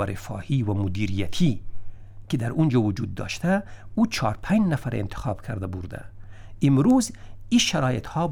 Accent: Afghanistan; به عنوان یک افغان، به عنوان یک شهروند کشوری

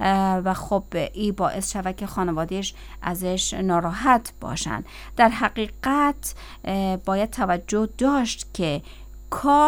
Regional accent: Herat, Afghanistan; از هرات هستم

